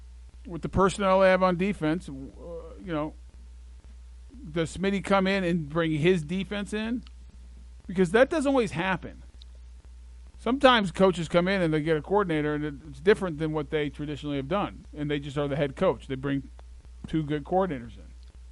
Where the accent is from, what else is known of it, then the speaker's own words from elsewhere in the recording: Colorado, United States; I mean, I'm from Colorado. Know people that were around there, dealt with them in Denver